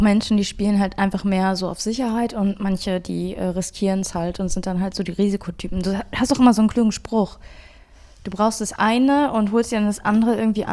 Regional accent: Duisburg, North Rhine-Westphalia, Germany; Ich bin aus Duisburg.

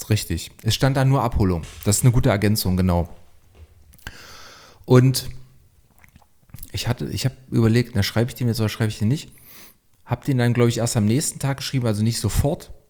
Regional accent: Leipzig, Saxony, Germany; ich komme aus Leipzig

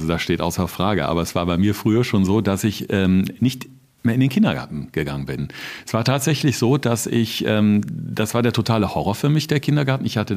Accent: North Rhine-Westphalia, Germany; weil ich bin als Kind auf dem Land groß geworden am Niederrhein und ja, so das Ländliche und die Ruhe gibt mir auch so einen gewissen inneren Frieden zum Abschalten.

